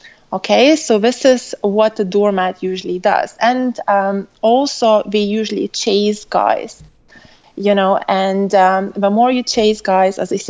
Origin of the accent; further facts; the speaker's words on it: Lithuania; accent: mix; also born or lived in Ireland / United Kingdom / Switzerland; So originally, I am from Lithuania, but I lived in Ireland for 8 years. I lived in UK for about 8 years. I lived in Switzerland for a year. So my accent is a big mix of everything.